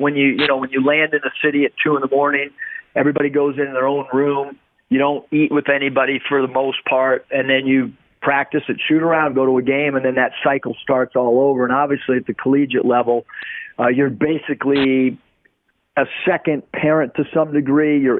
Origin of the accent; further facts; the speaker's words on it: San Diego, California, United States; growing up in San Diego, California